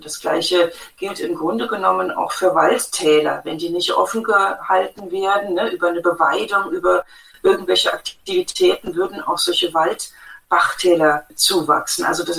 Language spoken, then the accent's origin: German; Hesse, Germany; bei uns in Hessen.